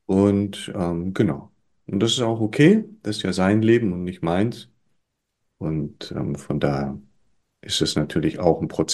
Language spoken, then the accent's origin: German; Hamburg, Germany; ich bin hier in Hamburg geboren und habe eine sehr wilde Kindheit genossen mit vielen Künstlern, sehr politisch.